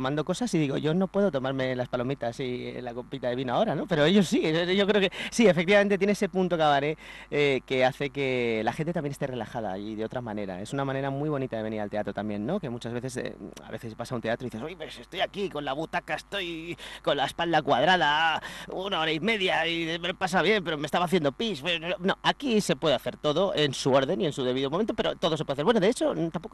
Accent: Valencia, Valencian Community, Spain; also born or lived in Madrid; aunque soy madrileño, me crié en Valencia. Estoy muy acostumbrado a las fallas.

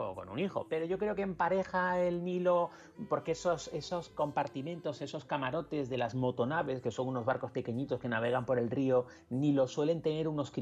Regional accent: Canary Islands, Spain; Yo soy canario

